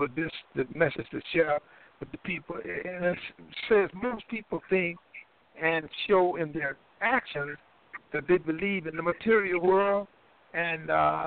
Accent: the South, United States; You know, I worked on the farm. I'm from the South.

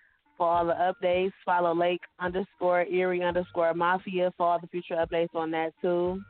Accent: Cleveland, Ohio, United States; I'm from Cleveland, Ohio. I'm 23.

